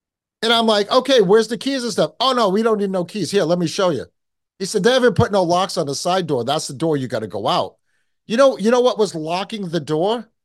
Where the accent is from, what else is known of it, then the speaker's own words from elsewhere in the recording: New England, United States; accent: New England; you guys have always busted on me for my accent. I mean, I don't hear it, obviously. But, you know, New Englanders are a different breed.